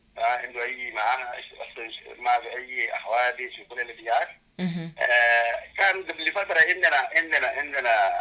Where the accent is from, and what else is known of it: Sudan